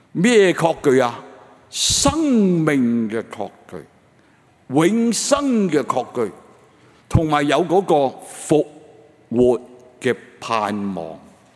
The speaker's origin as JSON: {"language": "Cantonese", "country": "China", "said": "我哋中国人都讲得人恩典千年记啊。"}